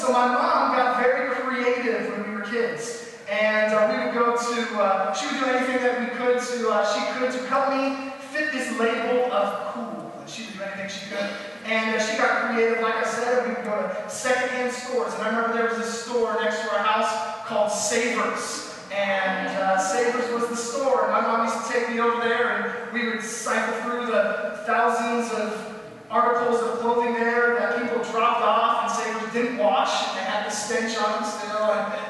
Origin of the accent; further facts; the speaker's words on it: Huntington Beach, California, United States; And I was an HB kid. I wasn't really into surfing. I wasn't coordinated enough. But growing up in Huntington Beach, there is a style that you need to fit to.